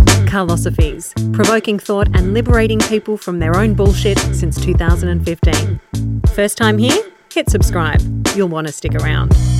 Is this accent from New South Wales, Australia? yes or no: no; Victoria, Australia; as a five-year-old growing up in the Dandenong Ranges